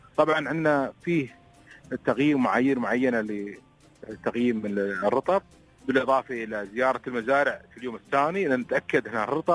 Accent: United Arab Emirates; عندنا في الإمارات

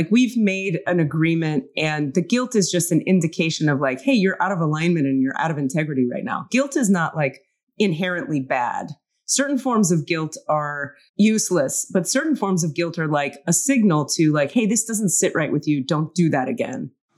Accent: Miami, Florida, United States; I'm from Miami and he's from this very close to Miami place. And we're both in fucking the Bay Area, and then we're both in Mumbai.

